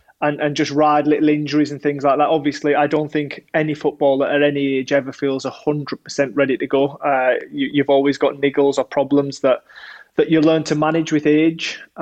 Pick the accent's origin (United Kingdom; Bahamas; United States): United Kingdom; North West England; Coming from where I came from, sort of where I grew up in West Cumbria